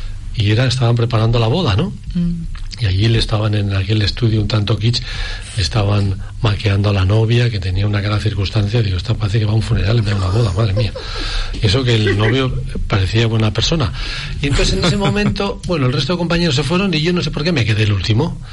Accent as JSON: {"language": "Spanish", "town": "Puente la Reina", "region": "Navarre", "country": "Spain", "said": "No, jo soy de Puente la Reina, de Garés. Ahí donde se juntan los caminos de Santiago."}